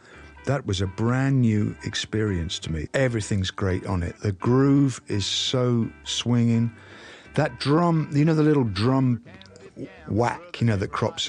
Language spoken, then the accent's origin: English; England, United Kingdom; music from the United States couldn't have been any more different to the stuff that we were served up as English kids.